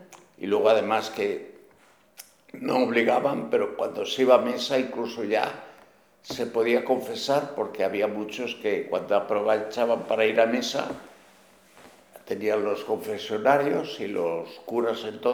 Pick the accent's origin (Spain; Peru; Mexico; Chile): Spain; Valladolid, Castile and León; moved away as an adult; also born or lived in Madrid; now in Barcelona, Spain; Yo soy nacido en Valladolid.